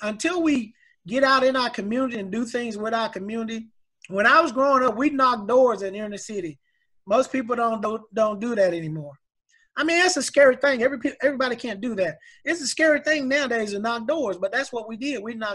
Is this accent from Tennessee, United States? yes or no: yes; Nashville, Tennessee, United States; I grew up in South Nashville Projects, and I don't mind telling people that. And my wife's father didn't want us to get married because of where I was from.